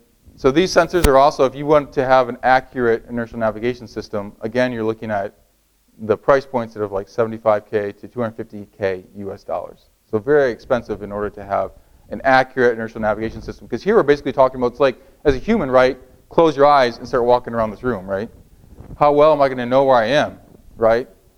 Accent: Michigan, United States; so I'm from Michigan, okay, so if I'm in this region

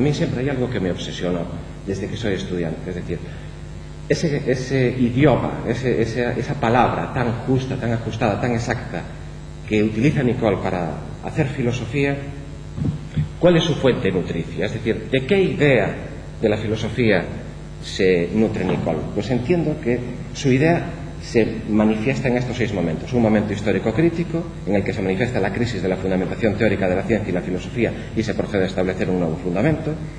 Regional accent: Galicia, Spain; first language Galician; Spanish is a second language; si deslizo algo de mi lengua madre, es decir, algún galleguismo, algún hiperensebrismo

